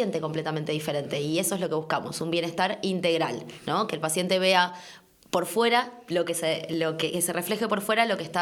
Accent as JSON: {"language": "Spanish", "country": "Argentina", "said": "De donde vengo yo, de mi tierra, de Argentina, se puede formular exactamente qué cantidad de cada producto necesitamos"}